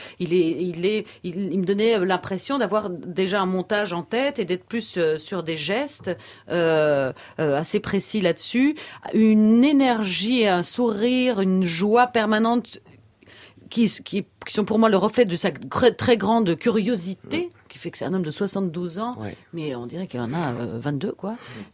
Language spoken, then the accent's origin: French; Belgium; je suis belge, je parle un peu flamand